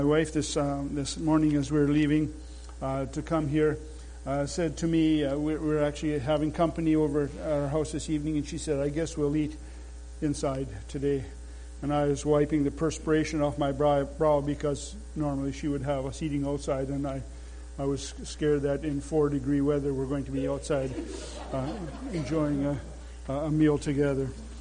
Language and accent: English; Glenside, Saskatchewan, Canada; buried in a John Huss Cemetery in central Saskatchewan, just out of the town of Glenside, that was my hometown.